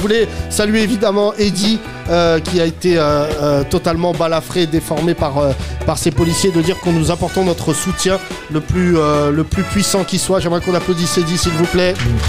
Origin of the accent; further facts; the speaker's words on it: Tunisia; Nous sommes des Tunisiens. Nous sommes des Tunisiens, c'est pas des extraterrestres.